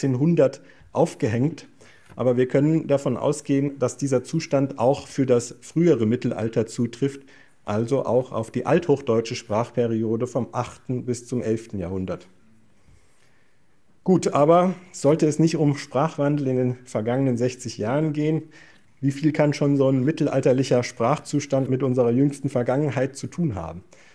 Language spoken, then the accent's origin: German; Hesse, Germany; born there; Lasse das als gebürtiger Hesse mal unkommentiert.